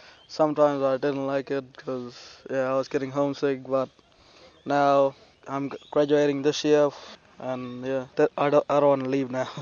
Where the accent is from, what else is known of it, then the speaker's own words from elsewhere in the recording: Kenmore Park, South Australia, Australia; I'm from Kenmore Park in the APY lands. It's next to the Musgrave Ranges and around about 1,040 kilometres from Alice South. At my community, there's only a school, but no clinic or shops there.